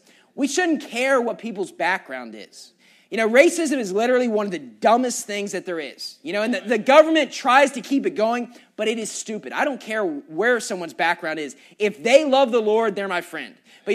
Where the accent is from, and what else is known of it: West Virginia, United States